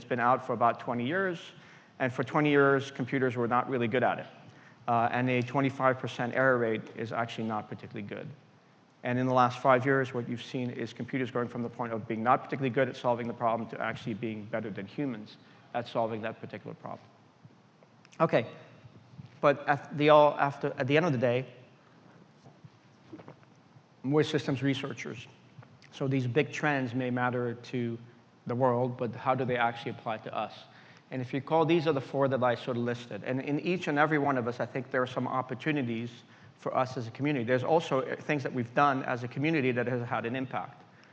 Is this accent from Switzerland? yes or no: yes; Geneva, Switzerland; I grew up in Geneva.